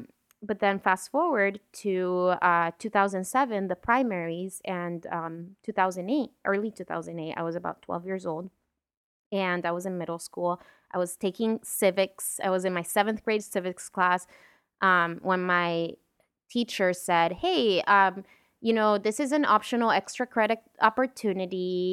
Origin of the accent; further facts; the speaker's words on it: Miami, Florida, United States; And mind you, I grew up in Miami, Florida. It's not the South, but the South is our next door neighbor.